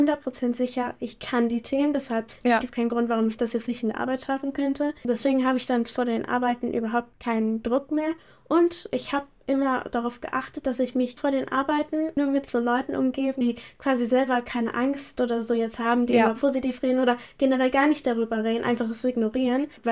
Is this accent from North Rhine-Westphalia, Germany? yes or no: yes; Cologne, North Rhine-Westphalia, Germany; ich komme aus Köln.